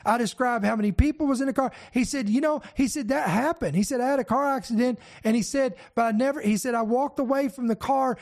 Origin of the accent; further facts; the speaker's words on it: Kentucky, United States; he had two grandparents that lived right across the street from my parents that I grew up with in Kentucky